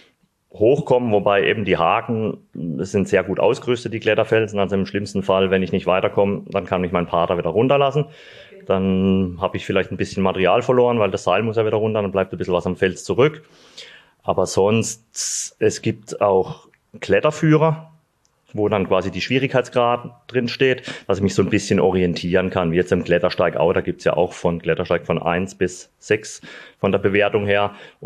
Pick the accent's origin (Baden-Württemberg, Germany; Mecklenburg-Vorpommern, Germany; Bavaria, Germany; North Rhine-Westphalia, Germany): Baden-Württemberg, Germany; Sulzburg; also born or lived in Freiburg; now in Eschbach, Germany; zum ersten Sulzburg, da bin ich aufgewachsen, geboren in Freiburg. Und das verbindet mich mit dem Schwarzwald. Wohne ich mittlerweile in Eschbach.